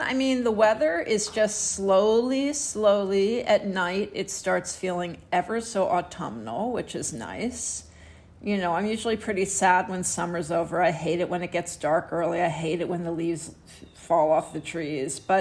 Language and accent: English; Houston, Texas, United States; in Houston, Texas, my hometown.